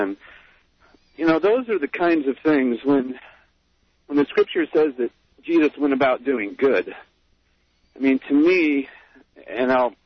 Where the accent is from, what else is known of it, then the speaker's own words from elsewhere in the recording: Florida, United States; I was born and raised in the South, South Florida, sort of around the buckle of the Bible Belt, I guess. And Southern Baptist, went to church twice on Sunday, once on Wednesday, and that's how I was raised.